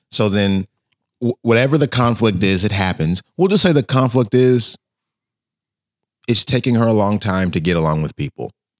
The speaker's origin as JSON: {"language": "English", "region": "Arizona", "country": "United States", "said": "So I come from. I'm from Arizona."}